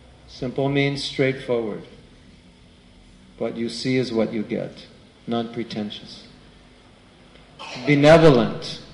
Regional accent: United States; Of course, this you don't do this, but I'm American, so I do this.

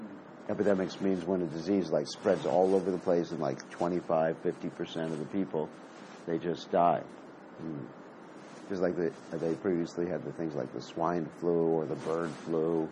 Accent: Fiji; Well, I'm from Fiji.

